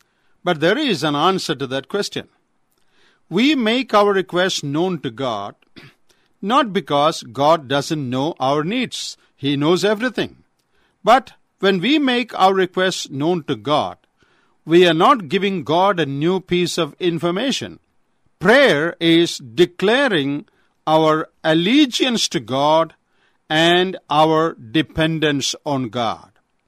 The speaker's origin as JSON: {"language": "English", "region": "Kerala", "country": "India", "said": "from Kerala, India."}